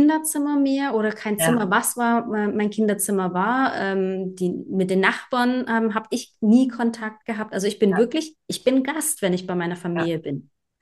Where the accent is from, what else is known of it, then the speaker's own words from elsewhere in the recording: Germany; now in Switzerland; Deutschland verlassen und habe immer behauptet, die Schweiz wäre meine Wahlheimat. Und in Deutschland ist meine Heimat, aber ich würde jetzt nicht mehr sagen, Deutschland ist meine Heimat.